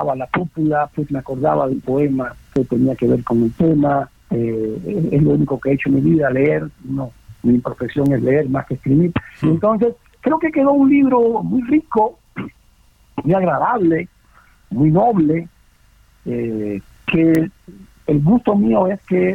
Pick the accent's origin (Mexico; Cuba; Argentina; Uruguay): Cuba; moved away; Yo cuando salí de Cuba, mi sueño era muy aspiracionista y era convertirme en clase media